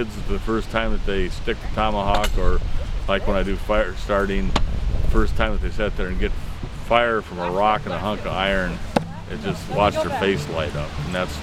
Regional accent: Parkersburg, Iowa, United States; I'm from Parkersburg, Iowa.

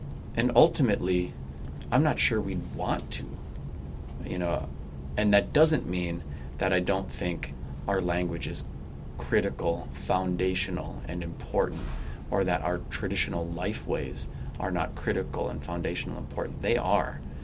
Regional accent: Leech Lake, Minnesota, United States; I'm from Leech Lake.

